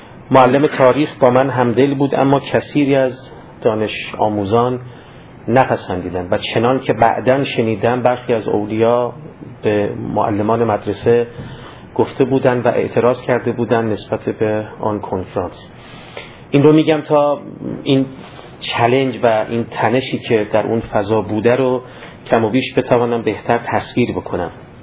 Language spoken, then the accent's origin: Persian; Iran; من خب در خانواده مذهبی به دنیا آمدم و بزرگ شدم. در ایران هم در مدرسه و دبیرستان نیکان درس می‌خواندم تا دیپلم گرفتم.